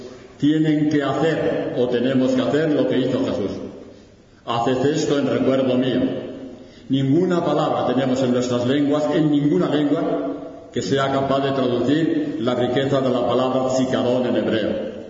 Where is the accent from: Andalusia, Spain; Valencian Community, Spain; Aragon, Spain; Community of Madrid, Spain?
Community of Madrid, Spain; Madrid; born there; Yo nací en Madrid en el año 1938, en plena guerra civil.